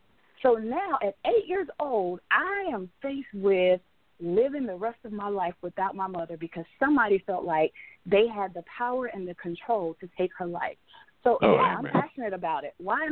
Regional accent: Peachland, North Carolina, United States; born, raised, and bred in Anson County, straight out of Peachland, North Carolina. Yay! … I'm from Peachland.

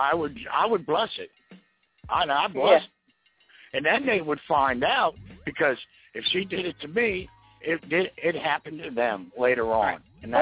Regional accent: Fort Lauderdale, Florida, United States; Yeah, Kenny. … I'm from Fort Lauderdale, Florida.

